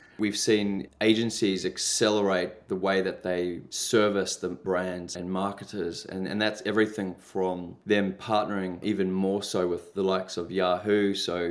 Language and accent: English; New Zealand; also born or lived in Canada / England / South Africa; I'm actually a New Zealander, but I'm half Irish, half Zimbabwean, and I lived in Canada, England, South Africa.